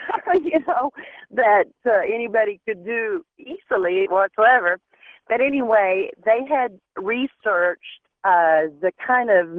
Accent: Blue Ball, Arkansas, United States; I was raised in Arkansas, Blue Ball, Arkansas, right in the middle of a valley of the Ouachita Mountains. And we had many cattle mutilations take place on our farm, and lots of farms close by.

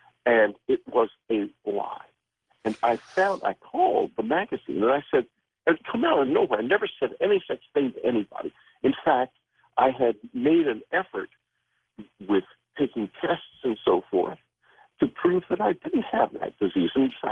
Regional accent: San Antonio, Texas, United States; I grew up in San Antonio, Texas, where there are a lot of air bases.

